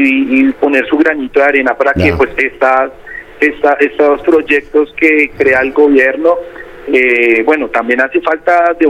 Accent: Colombia; Pues como colombiano y bueno, habitante de este mundo

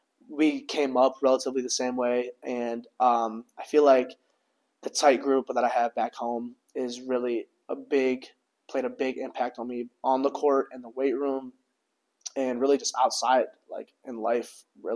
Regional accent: North Royalton, Ohio, United States; He was just like a father figure to, I feel like, a lot of the players growing up in North Royalton.

